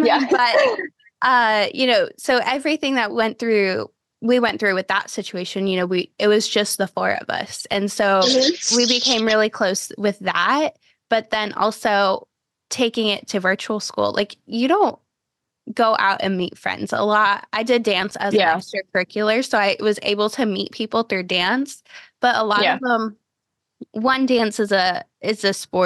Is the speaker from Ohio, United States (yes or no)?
yes; Cleveland, Ohio, United States; And so I grew up in Cleveland, Ohio for 9 years.